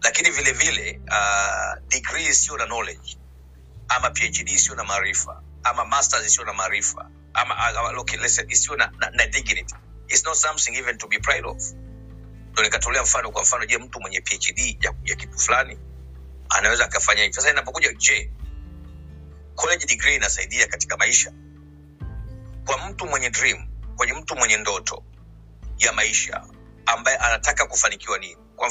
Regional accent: Mwanza, Tanzania; born there; kwa sababu mimi sijazaliwa Kilimanjaro, mimi nimezaliwa Mwanza.

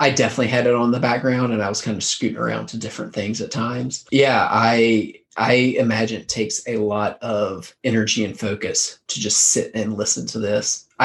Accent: West Virginia, United States; Well, I mean, first off, so I'm from West Virginia, so it's not like we have a wealth of of artists to choose from.

